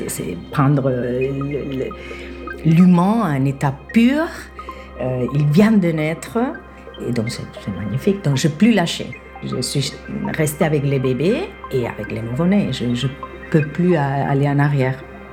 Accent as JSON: {"language": "French", "country": "Spain", "second_language": "French", "said": "J'étudie en Espagne et je suis espagnole."}